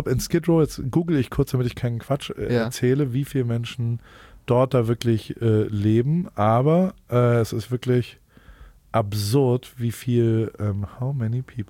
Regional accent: Heidelberg, Baden-Württemberg, Germany; ich komme aus Heidelberg

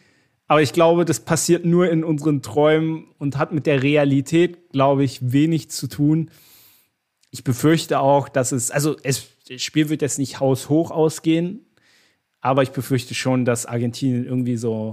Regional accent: Germany; Ich weiß, gerade wir als Deutsche, Algerien, K.O.-Phase, ne, kann extrem unangenehm werden.

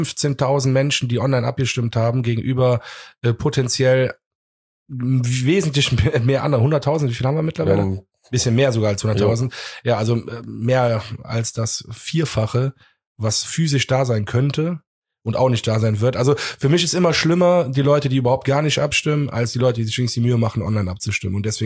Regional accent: Cologne, North Rhine-Westphalia, Germany; wir irgendwie als Kölner mit Covid und so

